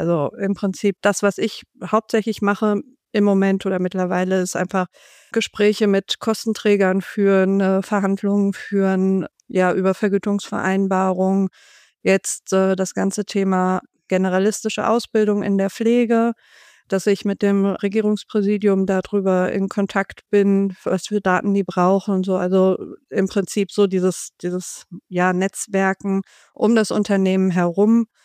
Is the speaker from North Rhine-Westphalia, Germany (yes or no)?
no; Darmstadt, Hesse, Germany; also born or lived in Northern Germany; ich bin in Norddeutschland geboren und die ersten 4 Jahre meines Lebens auch dort aufgewachsen, aber dann sind wir nach Darmstadt gezogen. Aber unsere Großeltern waren immer im Norden.